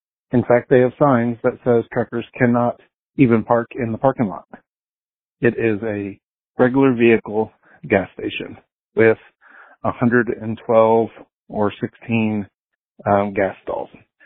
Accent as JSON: {"language": "English", "region": "Texas", "country": "United States", "lives_now": "Thornton, United States", "said": "from Thornton. I am originally from Texas"}